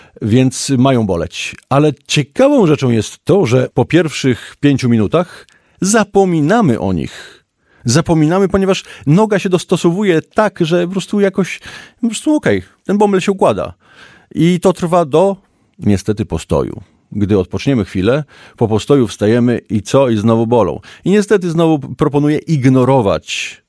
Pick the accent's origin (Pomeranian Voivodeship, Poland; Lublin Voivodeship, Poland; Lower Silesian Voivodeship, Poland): Lublin Voivodeship, Poland; Biłgoraj; bo pochodzę z Biłgoraja, taka miejscowość w Zamojskim, teraz w Lubelskim już